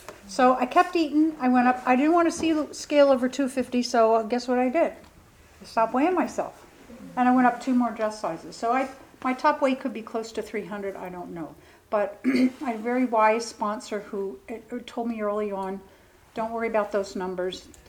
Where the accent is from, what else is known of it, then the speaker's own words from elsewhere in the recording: Easton, Pennsylvania, United States; moved away as an adult; I grew up in Easton, Pennsylvania, across the river. But I was well in my disease when I moved south to Florida. I was 27